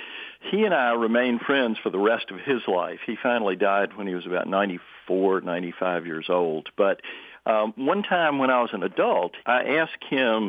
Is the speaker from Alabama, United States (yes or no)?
yes; Mobile, Alabama, United States; Well, I was raised in Mobile, and I knew an African-American man.